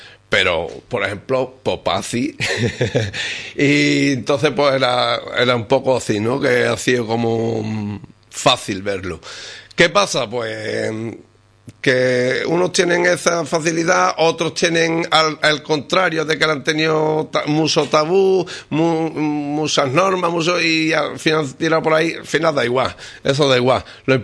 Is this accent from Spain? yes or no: yes; Jerez de la Frontera, Andalusia, Spain; No, pues yo digo que soy de provincia de Cádiz.